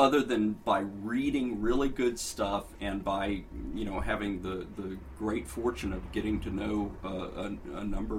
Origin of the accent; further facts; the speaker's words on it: the South, United States; Growing up in the South, I grew up with a family of storytellers and surrounded by storytellers